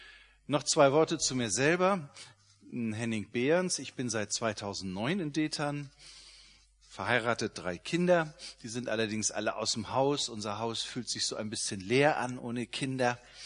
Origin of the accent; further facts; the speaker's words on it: Ethiopia; ich vor einer Woche noch in Afrika war, in meinem Heimatland, kann ich sagen, in Äthiopien